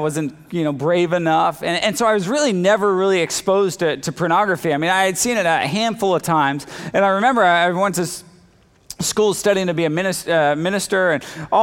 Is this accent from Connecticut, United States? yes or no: no; Hanford, California, United States; I'm not really an LA guy. I grew up in Hanford. How's that? And I survived that water.